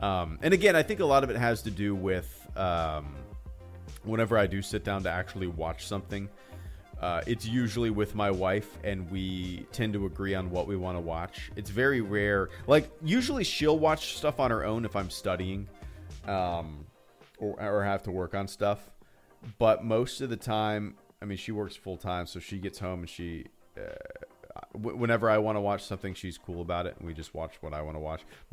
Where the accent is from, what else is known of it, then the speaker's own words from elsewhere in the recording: Jacksonville, Florida, United States; And he knew that I was from Jacksonville. He just didn't realize that we lived so close.